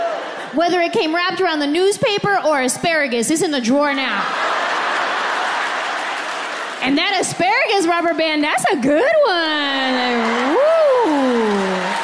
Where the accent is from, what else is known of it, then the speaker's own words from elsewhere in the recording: California, United States; Because I'm from California. We don't do basements in California.